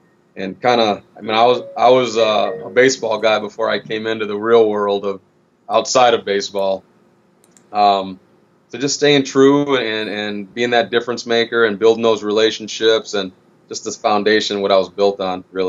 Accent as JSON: {"language": "English", "region": "Michigan", "country": "United States", "tie": "born or raised there", "said": "I grew up in Michigan, hard work."}